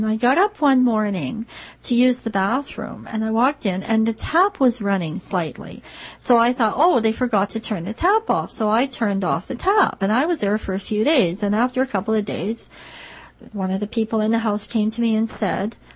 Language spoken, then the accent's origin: English; Manitoba, Canada; And I was from Manitoba at the time